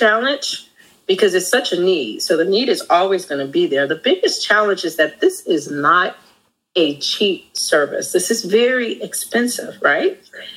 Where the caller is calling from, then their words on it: Houston, Texas, United States; I am joining from the great state of Texas in Houston.